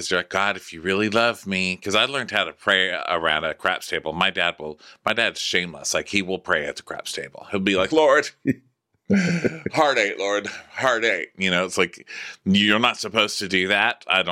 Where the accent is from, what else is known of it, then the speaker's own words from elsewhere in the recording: Austin, Texas, United States; Austin, Texas, we open in Austin at Emo's. That's my hometown.